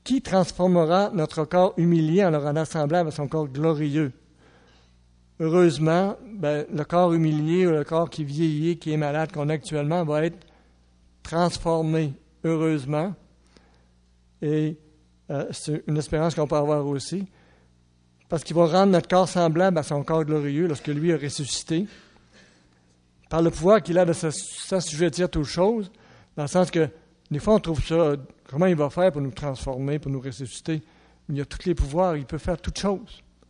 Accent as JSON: {"language": "French", "town": "Trois-Rivières", "region": "Quebec", "country": "Canada", "said": "Je viens de Trois-Rivières. Moi, je suis un gars de Trois-Rivières. Ah oui, Trois-Rivières. Donc, ma cité, c'est Trois-Rivières."}